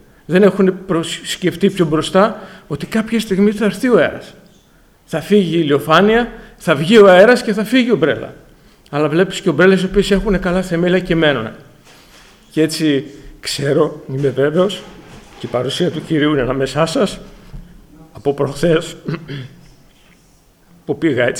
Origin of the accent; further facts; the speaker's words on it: Alexandreia, Central Macedonia, Greece; now in Veria, Greece; μεγάλωσα και γεννήθηκα στην Αλεξάνδρεια από μια πολύτεκνη οικογένεια. Τα ιερά γράμματα τα έμαθα στην Εκκλησία των Γιαννητσών, αλλά εδώ και 17 χρόνια ζω στην Εκκλησία και εργάζομαι στην Βέρεια.